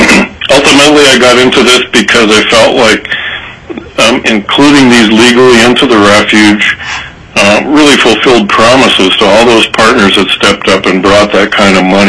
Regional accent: Eagle River, Alaska, United States; I'm from Eagle River, Alaska, a longtime waterfowl hunter

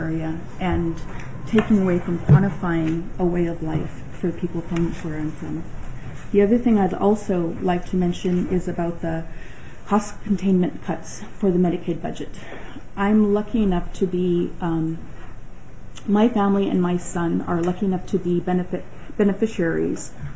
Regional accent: Bethel, Alaska, United States; I'm from Bethel, Alaska. I was born, raised, and educated in Bethel

